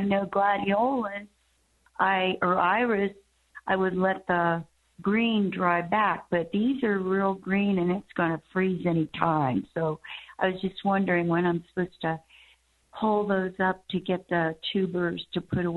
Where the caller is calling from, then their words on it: Fort Collins, Colorado, United States; I'm calling from Fort Collins, Colorado.